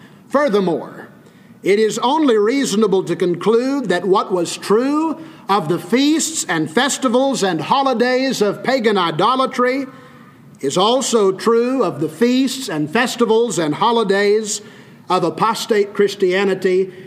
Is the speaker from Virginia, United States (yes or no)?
no; Wichita Falls, Texas, United States; Many of them live right here in the DFW or in my hometown of Wichita Falls.